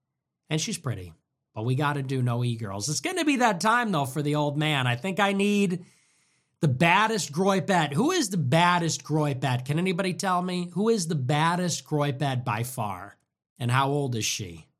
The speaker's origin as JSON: {"language": "English", "town": "Chicago", "region": "Illinois", "country": "United States", "said": "We are from Chicago. We don't gotta try any of that."}